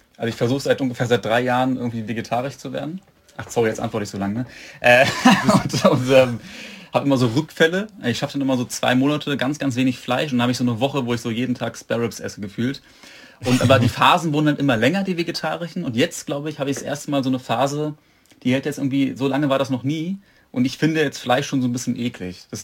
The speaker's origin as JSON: {"language": "German", "region": "Berlin", "country": "Germany", "said": "Ja, ich komme auch ursprünglich aus Berlin, ja."}